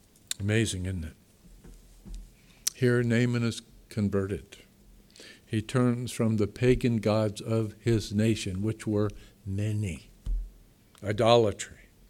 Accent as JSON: {"language": "English", "region": "New England", "country": "United States", "said": "Number one, I'm from New England. Don't hold that against me. Can any good thing come out of New England? Had to come to California to get saved."}